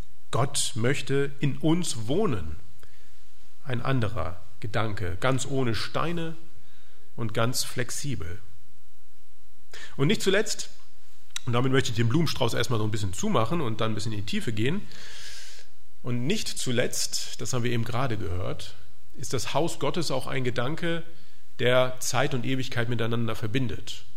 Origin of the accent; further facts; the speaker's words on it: Salzgitter, Lower Saxony, Germany; nämlich in unserer Dorfkirche damals in Salzgitter, wo ich aufgewachsen bin.